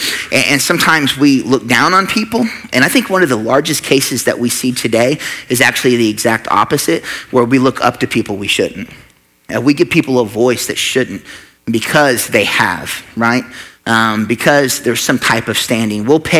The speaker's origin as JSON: {"language": "English", "country": "United States", "said": "the thing I'm called to, first and foremost, above being an American, is being a child of God"}